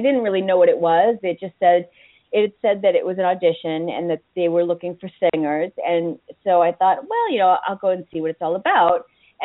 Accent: Boston, Massachusetts, United States; moved away as an adult; You know, I grew up and I was born and raised in Boston. And so, you know, I worked in Boston for about 25 years.

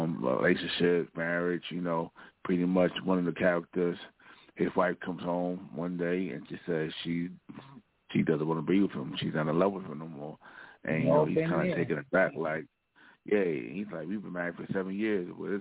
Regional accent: New York, United States; It's loosely based about my life, growing up in Queens, the relationships I've been through.

